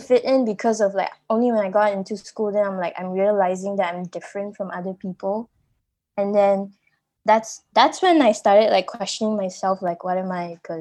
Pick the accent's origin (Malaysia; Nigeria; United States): Malaysia; my dad is Indian, but from Malaysia. So, I don't know, growing up, because I grew up in Malaysia